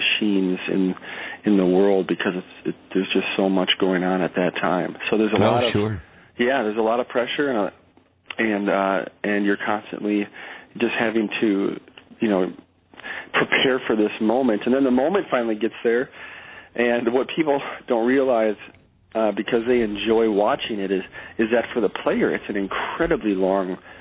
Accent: Hastings, Minnesota, United States; I grew up in Hastings, Minnesota, which is a small river town, just a fantastic community

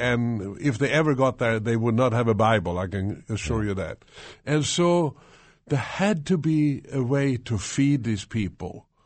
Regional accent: Sweden; also born or lived in Stockholm; I'm from Sweden.

